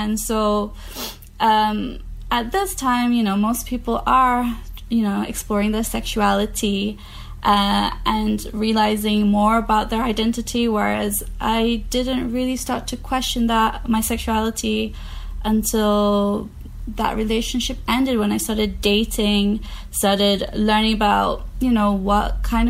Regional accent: London, United Kingdom; also born or lived in Bangladesh; British Bengali. And I say Bengali because I have family from both parts of the Bengal. And I was born in Bangladesh, and I moved to London when I was about 1 year old.

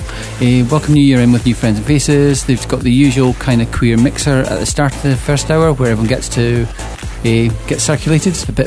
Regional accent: Scotland, United Kingdom; Maybe just being Scottish, yeah, come on.

